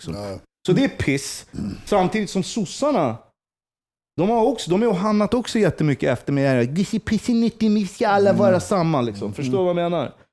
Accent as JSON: {"language": "Swedish", "town": "Stockholm", "region": "Stockholm County", "country": "Sweden", "tie": "born or raised there", "said": "När vi växte upp i Jakan, Hässelby, du vet så här, det var ändå så här, vi var blandade, det fanns en mångfald"}